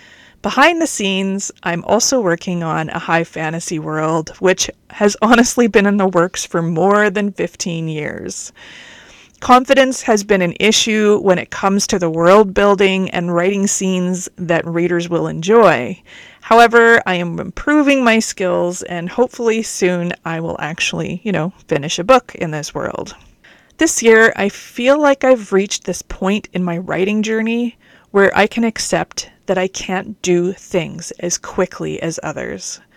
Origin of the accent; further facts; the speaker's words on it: Canada; I'm a Canadian author